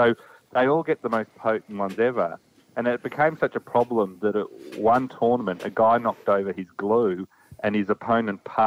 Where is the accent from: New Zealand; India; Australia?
Australia; Eltham, Victoria; Oh, I grew up in Eltham in Melbourne, so they'd hide me as much as possible.